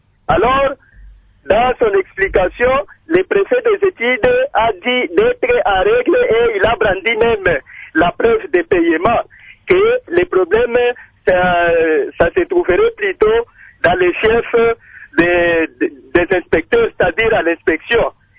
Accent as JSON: {"language": "French", "country": "DR Congo", "said": "ici chez nous au Congo, nous nous débrouillons, nos parents ont beaucoup souffert"}